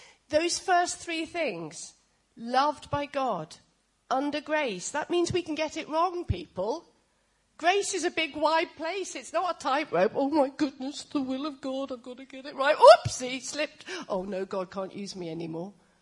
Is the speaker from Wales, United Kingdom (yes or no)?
yes; Wales, United Kingdom; Boyo, I'm Welsh, and it almost came out like that.